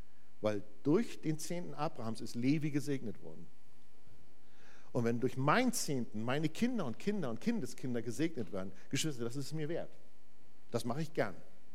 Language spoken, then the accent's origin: German; Magdeburg, Saxony-Anhalt, Germany; Ich komme aus Ostdeutschland, ich komme aus Magdeburg.